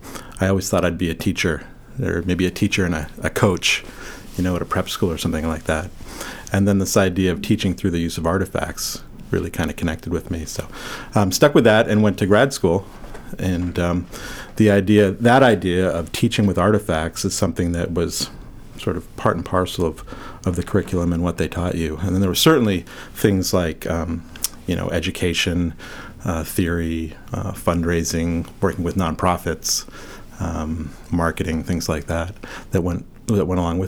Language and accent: English; Massachusetts, United States; I am. I grew up just outside of Boston.